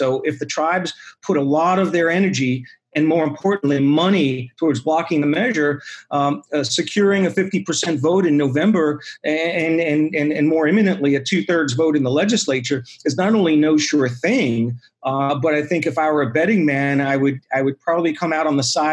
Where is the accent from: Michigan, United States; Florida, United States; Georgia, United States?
Florida, United States; In Florida, for example, we're going to have a tougher time. This is my home state.